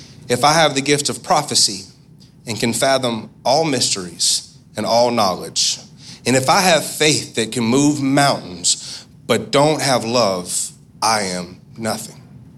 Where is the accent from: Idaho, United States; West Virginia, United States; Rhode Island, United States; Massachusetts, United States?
West Virginia, United States; I'm country. I'm from West Virginia.